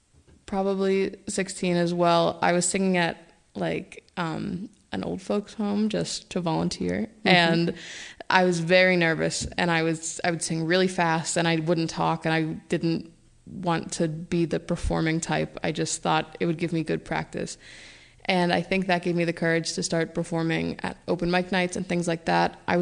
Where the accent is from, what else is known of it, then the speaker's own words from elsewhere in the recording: Pittsburgh, Pennsylvania, United States; Sure. I grew up in Pittsburgh. I went to North Allegheny High School, and I'm currently a student at Slippery Rock University studying creative writing.